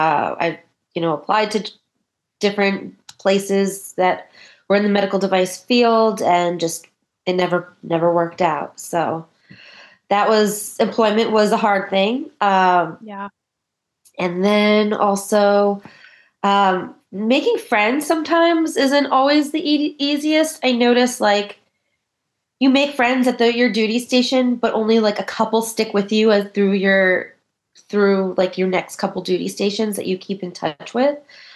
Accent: East Coast, United States; We didn't mind the humidity because I'm from the East Coast.

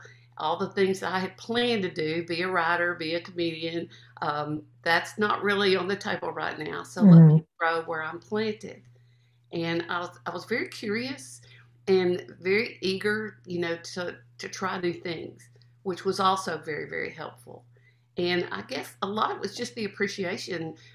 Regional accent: Fort Worth, Texas, United States; I'm a city girl, I'm from Fort mm-hmm. Worth and I'm in this rural school.

